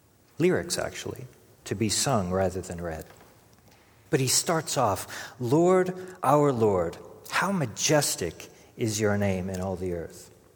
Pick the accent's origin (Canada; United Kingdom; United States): Canada; I'm Canadian. That's answer enough as far as I'm concerned. As a Canadian, of course I have been camping.